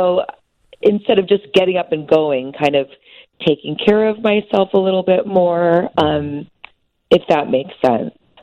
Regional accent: Chicago, Illinois, United States; But, you know, I grew up in the Chicago area, and one thing that I really have felt missing in the show is the presence of sport, because, as we know, it's a huge part of our culture in Chicago.

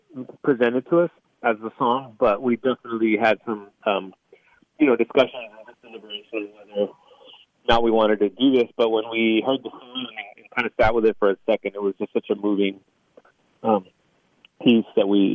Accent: Texas, United States; I'm from born and raised in South Texas.

